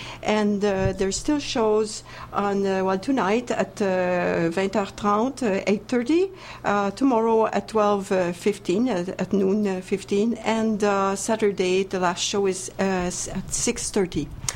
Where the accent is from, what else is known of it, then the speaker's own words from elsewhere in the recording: Montreal, Quebec, Canada; Well, first of all, I am from Montreal.